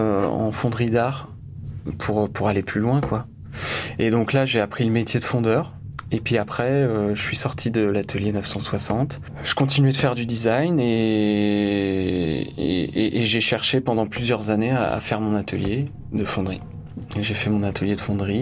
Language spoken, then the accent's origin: French; Bourges, Centre-Val de Loire, France; born there; Eh bien, donc, moi je suis né à Bourges.